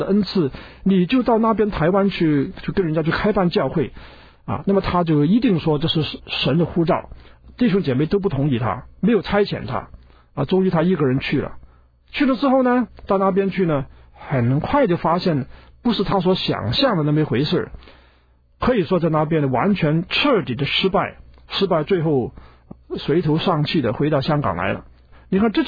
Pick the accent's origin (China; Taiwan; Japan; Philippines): China; 我中国人